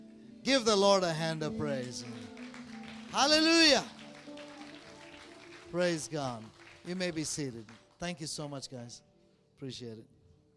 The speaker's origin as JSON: {"language": "English", "town": "Bangalore", "region": "Karnataka", "country": "India", "lives_now": "United States", "said": "I'm from Bangalore, India. I've been in the United States for many, many years."}